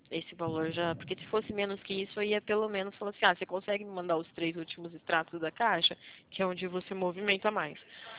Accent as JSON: {"language": "Portuguese", "region": "São Paulo", "country": "Brazil", "said": "Não, eu sou de São Paulo."}